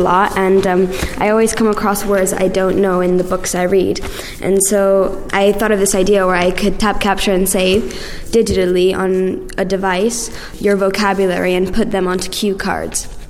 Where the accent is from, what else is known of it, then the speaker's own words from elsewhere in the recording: Belgium; born there; English is a second language; I'm 12 years old. I was born in Belgium and I go to the European school now.